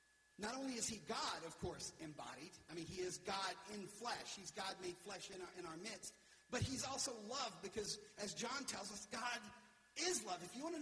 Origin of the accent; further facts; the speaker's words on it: Deep South, United States; I grew up in the Deep South. We have a lot of like Pentecostals, and there's a whole Pentecostal movement in the Deep South.